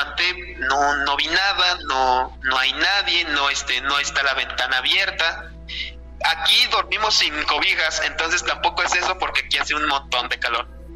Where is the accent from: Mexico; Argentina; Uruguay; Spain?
Mexico; Mexico City; Yo soy de Ciudad de México, en Tlalpan, pero ahorita estoy trabajando en Tejupilco, aquí en el Estado de México.